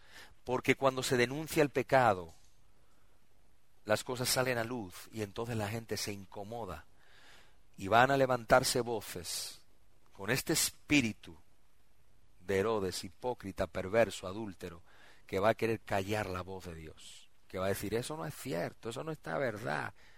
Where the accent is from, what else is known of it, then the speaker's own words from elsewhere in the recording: Argentina; yo me voy allá con mi pueblo allá en Argentina